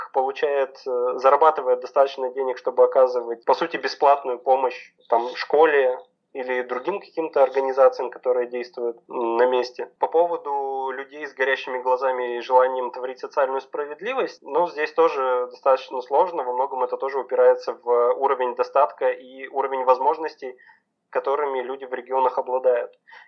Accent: Perm Krai, Russia; Все они одинаково в равной степени не похожи на Пермский край, откуда я родом.

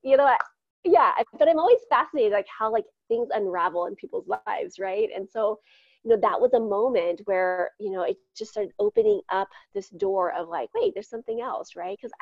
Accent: Midwest, United States; I grew up in the Midwest

